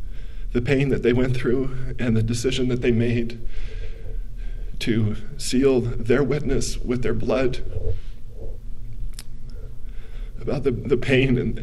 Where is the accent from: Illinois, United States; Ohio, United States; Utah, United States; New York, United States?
Utah, United States; Syracuse; killed himself in 1976 at the age of 54 in Kaysville, Utah, about 4 miles from my hometown of Syracuse.